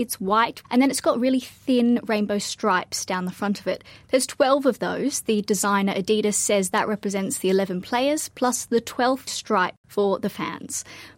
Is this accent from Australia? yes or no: yes; Australia; And yes, as an Aussie, I hate to say it